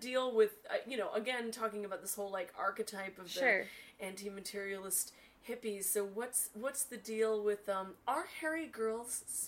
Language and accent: English; California, United States; because I'm also from Northern California